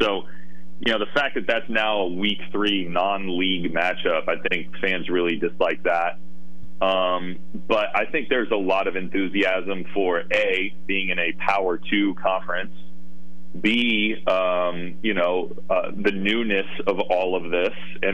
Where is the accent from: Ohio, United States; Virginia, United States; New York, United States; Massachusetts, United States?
Ohio, United States; You know, it probably feels different for me than most others out here because I'm from Ohio.